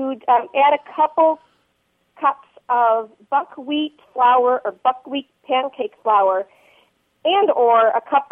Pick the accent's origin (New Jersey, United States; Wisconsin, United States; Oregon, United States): Wisconsin, United States; Milwaukee; So I grew up in Milwaukee, and my grandfather would make this meal for us.